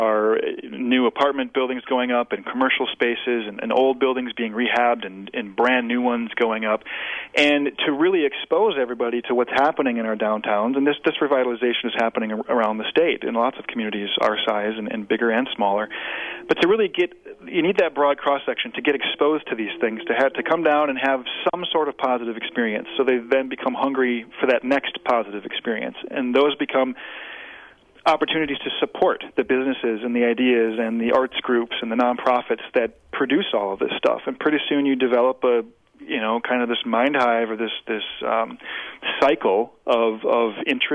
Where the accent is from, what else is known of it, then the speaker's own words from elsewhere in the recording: Wisconsin, United States; We're from Wisconsin. We live here.